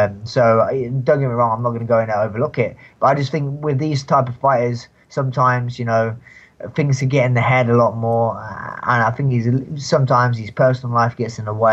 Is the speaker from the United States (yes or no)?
no; London, United Kingdom; where I'm from London